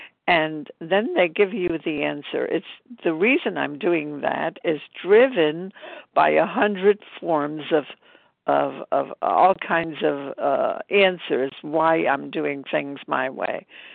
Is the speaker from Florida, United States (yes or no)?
no; Brooklyn, New York, United States; from Brooklyn, New York, and recovered and grateful.